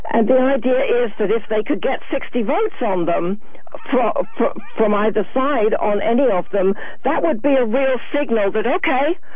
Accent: Liverpool, North West England, United Kingdom; Lillipullian. I'm from Liverpool.

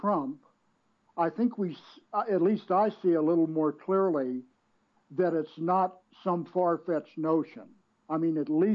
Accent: Virginia, United States; And in my home state of Virginia in this past year

